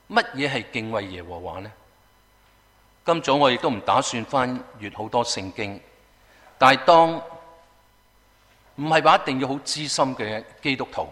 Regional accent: Guangdong, China; 或者我们广东人叫拜年

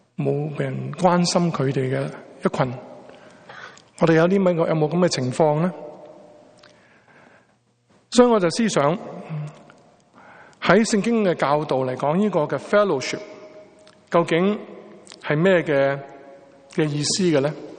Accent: Guangdong, China; 我们广东人叫吹下水

